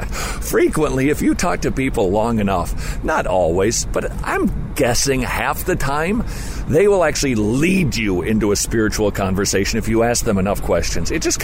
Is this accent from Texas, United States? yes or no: no; Minnesota, United States; I'm from Minnesota.